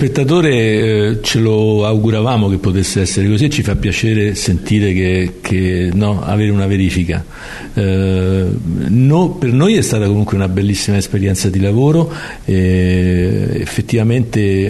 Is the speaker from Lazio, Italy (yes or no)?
yes; Rome, Lazio, Italy; io non sono originario di Trastevere, però a Trastevere ho passato gli anni della mia giovinezza